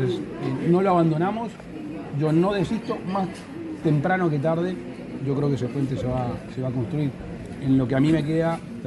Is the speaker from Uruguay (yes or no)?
yes; Uruguay; Como uruguayo, como presidente de la República